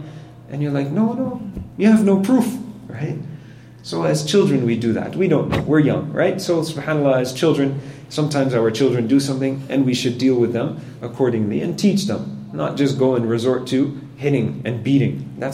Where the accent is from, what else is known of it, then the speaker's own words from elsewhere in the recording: Canada; accent: Canadian; I'm half Pakistani, so I'm allowed to do that, right? Just because I speak with a Canadian accent doesn't mean that, you know, I have no outside sources of culture.